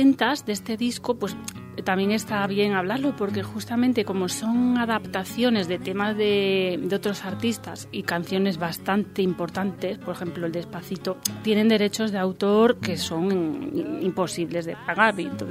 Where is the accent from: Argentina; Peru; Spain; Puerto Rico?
Spain; Galicia; Ay, como buena gallega, pues los mariscos